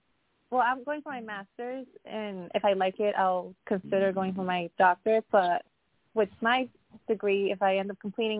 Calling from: Connecticut, United States; Hi, Gail. … I'm calling from Harford County in Connecticut.

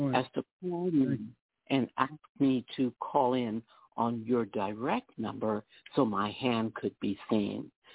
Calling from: New York, United States; I'm from the New York area.

